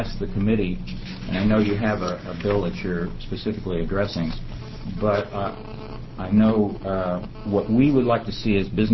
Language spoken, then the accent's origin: English; Jacksonville, Florida, United States; I'm from Jacksonville, and I'm president of Sun Biofuels.